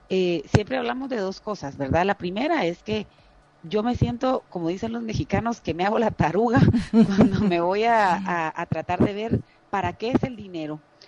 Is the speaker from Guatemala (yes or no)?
yes; Zacapa, Guatemala; Yo, por ejemplo, soy de Zacapa. A mí me encantaría agarrar el carro y llegar a Zacapa en un periodo de tiempo prudente